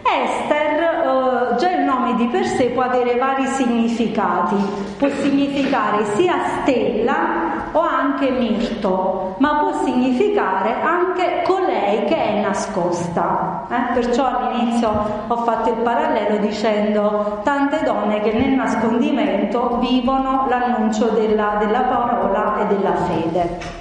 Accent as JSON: {"language": "Italian", "town": "Naples", "region": "Campania", "country": "Italy", "said": "poi io sono napoletana, quindi a Napoli i sogni sono legge di vita"}